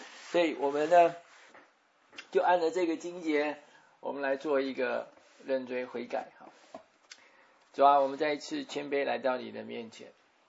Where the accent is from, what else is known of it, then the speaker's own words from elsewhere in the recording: Taiwan; 我们台湾人叫没有心肝的